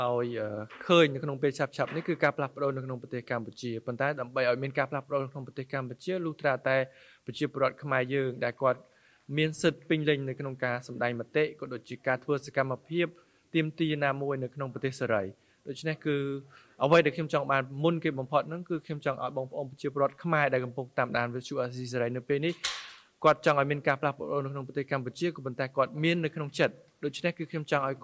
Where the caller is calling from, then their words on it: Japan; ខ្ញុំមកពីប្រទេសជប៉ុនបាទ